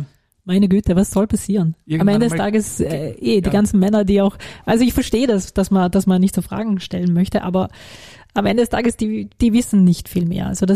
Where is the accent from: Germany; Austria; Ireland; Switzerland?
Austria; Vorarlberg; Als Vorarlbergerin nochmal mehr, aber grundsätzlich als Österreicherin